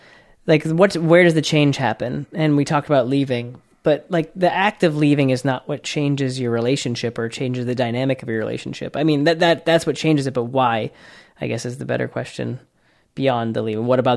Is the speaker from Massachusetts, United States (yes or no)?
yes; Boston, Massachusetts, United States; and you know, we grew up in Boston